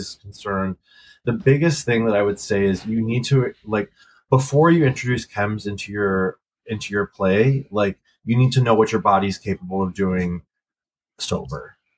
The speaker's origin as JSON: {"language": "English", "town": "Detroit", "region": "Michigan", "country": "United States", "tie": "born or raised there", "said": "And I grew up in Detroit."}